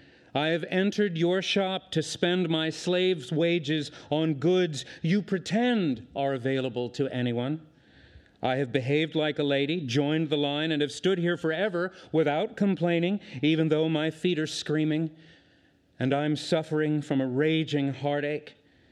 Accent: Los Angeles, California, United States; Like the woman I have come to celebrate, I'm a poet born and raised in Los Angeles.

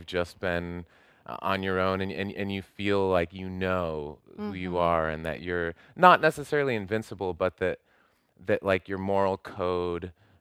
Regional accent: Southwest, United States; I didn't grow up right on the border. I grew up in the Southwest.

